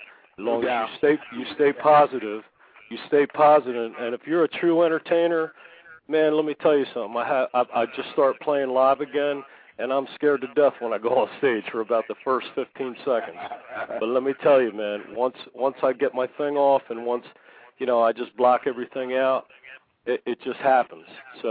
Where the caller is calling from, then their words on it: New Jersey, United States; I'm here from Southern New Jersey.